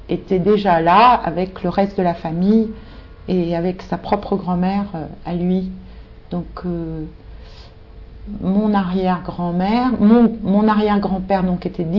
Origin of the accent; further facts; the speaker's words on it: Sannois, Île-de-France, France; born there; je suis née à Sannois, c'est à côté d'Argenteuil, dans la banlieue parisienne, le 26 août 1946.